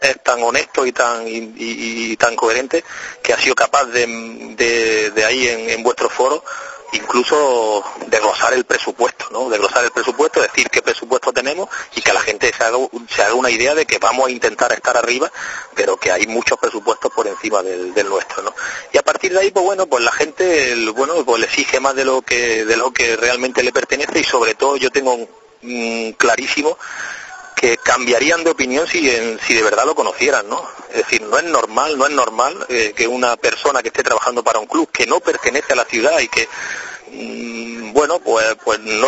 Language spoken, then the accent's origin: Spanish; Granada, Andalusia, Spain; sobre todo como granadino